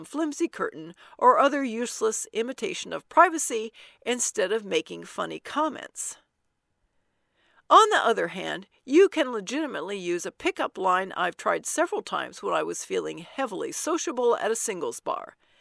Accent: United States; That's Fahrenheit, which I use because I'm an American and we don't believe in centigrade.

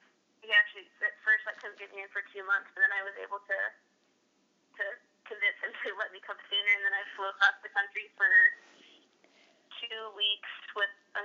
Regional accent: Portland, Oregon, United States; I grew up in Portland, Oregon, played club soccer there, and then I went to the University of Portland.

